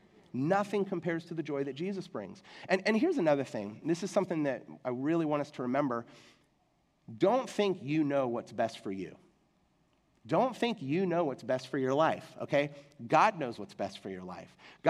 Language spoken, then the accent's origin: English; England, United Kingdom; I grew up in England. My mom was British. My dad was in the military. He was in the Air Force. And so when I was 3 years old, we moved to England, and I spent my entire childhood in England.